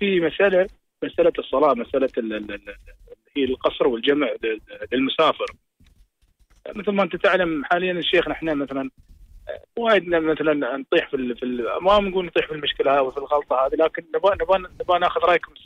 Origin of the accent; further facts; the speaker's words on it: Dubai, United Arab Emirates; مثلا أنا من دبي طلعت رحت على أبو ظبي